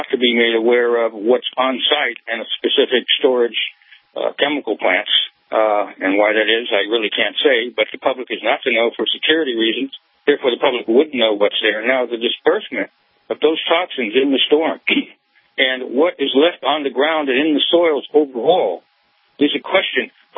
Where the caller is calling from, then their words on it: Hamilton Field, California, United States; Oh, thank you. I'm calling from Hamilton Field, which is the former Hamilton Air Force Base.